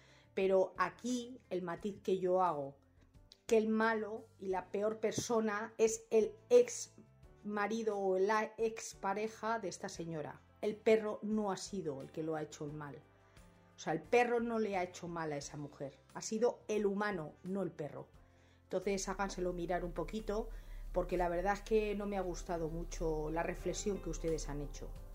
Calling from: Madrid, Community of Madrid, Spain; Hola, buenas noches.

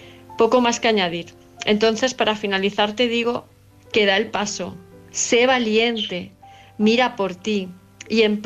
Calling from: Palma de Mallorca, Balearic Islands, Spain; de Palma de Mallorca.

